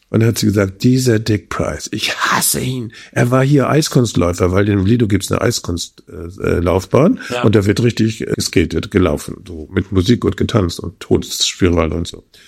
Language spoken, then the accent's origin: German; Hamburg, Germany; Ich war ja Deutsch, ich sag, ja, ich komme aus Hamburg.